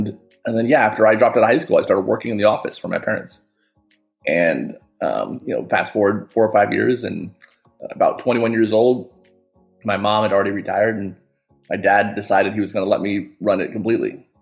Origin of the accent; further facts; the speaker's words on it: Boynton Beach, Florida, United States; I grew up right here in Boynton Beach, Florida. Boynton Beach is about an hour north of Miami. And I've actually lived in the same neighborhood, in the same development for my entire life.